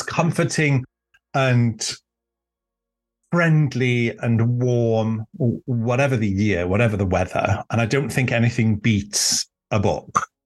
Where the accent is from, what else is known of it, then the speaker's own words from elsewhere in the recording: Wales, United Kingdom; English is a second language; And my initial response was, "Well, no, I'm Welsh." And I was like, "I can't write a book in English. Are you mad?"